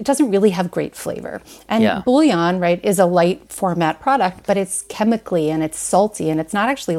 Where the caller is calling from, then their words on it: Washington, District of Columbia, United States; I am calling in from Washington, D.C.